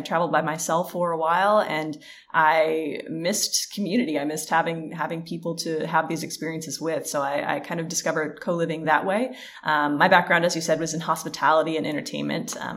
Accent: United States; And that's exciting to me as an American, being able to help people in that market as well

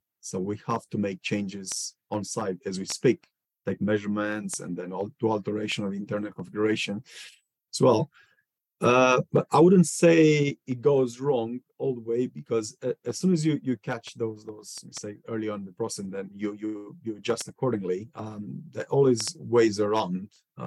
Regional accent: Romania; now in United Kingdom; Yeah, I first came in the UK in 2014. I'm originally from Romania.

